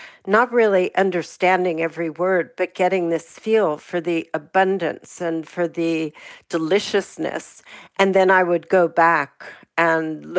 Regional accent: Pittsburgh, Pennsylvania, United States; I think it's probably because I grew up in Pittsburgh.

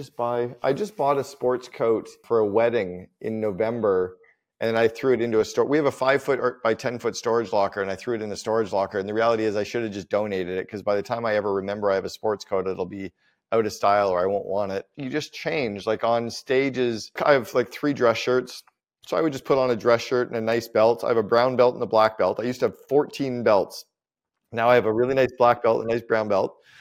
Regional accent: Canada; now in Dubai, United Arab Emirates; I'm now a resident of Dubai. As a Canadian, I'm not taxed on worldwide income

